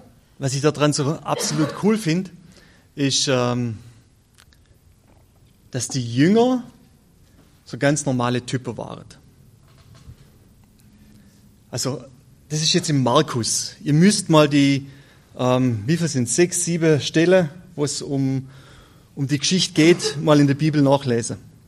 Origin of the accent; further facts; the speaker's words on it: Switzerland; Bei uns in der Schweiz sieht es so aus im Moment.